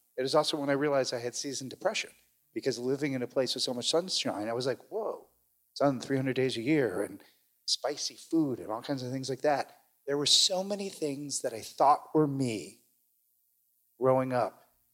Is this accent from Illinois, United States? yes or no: yes; Chicago, Illinois, United States; how many things were just the product of growing up in the 70s in Chicago.